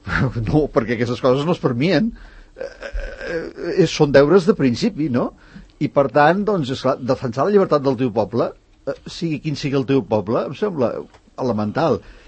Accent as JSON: {"language": "Catalan", "town": "Barcelona", "region": "Catalonia", "country": "Spain", "tie": "born there", "said": "jo tampoc he nascut a Sant Cugat, jo vaig néixer a Barcelona"}